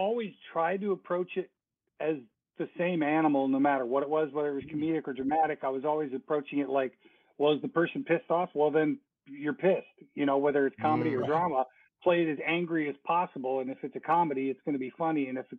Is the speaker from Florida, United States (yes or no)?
yes; Stuart, Florida, United States; We're at a place called Margarita y Amigas in Stuart, Florida, which is my hometown.